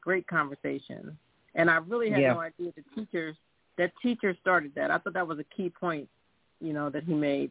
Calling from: Philadelphia, Pennsylvania, United States; calling from Philadelphia.

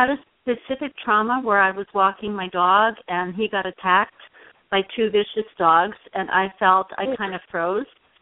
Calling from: Puerto Rico; I'm calling from Puerto Rico.

